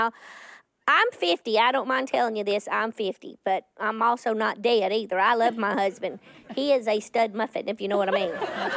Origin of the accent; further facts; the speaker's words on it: Tennessee, United States; He's living in Los Angeles, and we're from Tennessee, so we like it like this.